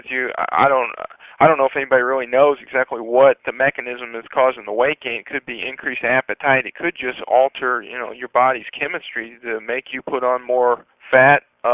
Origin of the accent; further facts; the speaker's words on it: United States; I, for one, as an American, you know, that's about as basic a right as there is